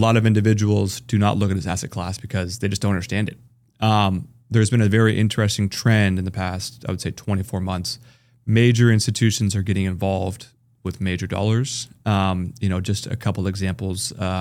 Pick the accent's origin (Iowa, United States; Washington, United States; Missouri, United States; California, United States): Washington, United States; Seattle; I mean, I'm from Seattle. Shout out Seattle.